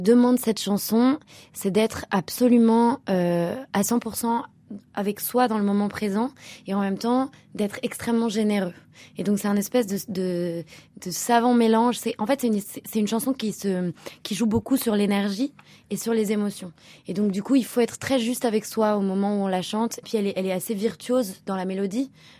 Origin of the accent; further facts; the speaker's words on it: Paris, Île-de-France, France; J'ai 27 ans et je suis parisienne.